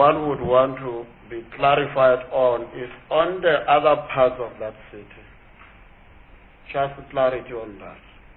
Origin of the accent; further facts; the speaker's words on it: North West, South Africa; I must also declare that I come from the Northwest. I represent the Northwest province in the NCOP.